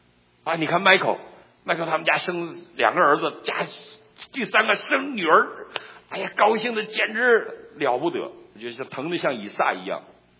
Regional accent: Northeast China, China; 尤其我们东北人

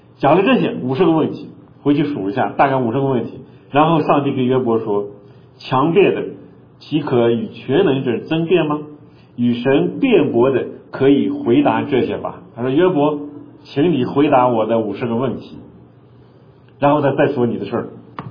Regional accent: Canada; 我们今天说下雪呢，我们加拿大人被下雪

